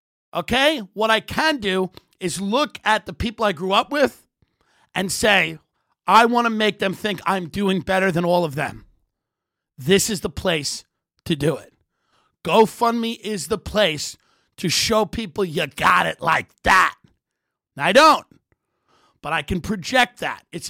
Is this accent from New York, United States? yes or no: yes; New York, United States; this little coke-dusted town I grew up in Long Island.